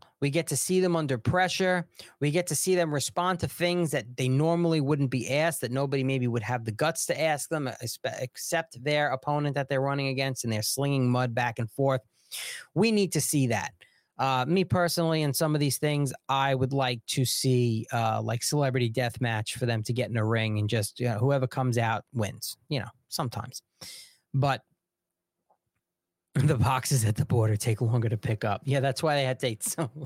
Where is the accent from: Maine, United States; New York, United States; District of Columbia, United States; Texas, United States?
New York, United States; My home state, Lee Zeldin, who's running against the vile individual, Kathy Hochul